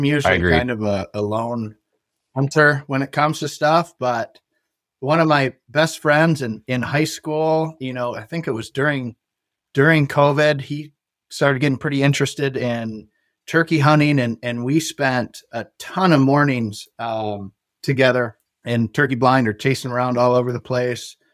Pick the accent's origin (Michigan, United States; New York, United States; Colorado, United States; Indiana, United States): Michigan, United States; from growing up in Southeast Michigan, I have a lot of access to private land down here.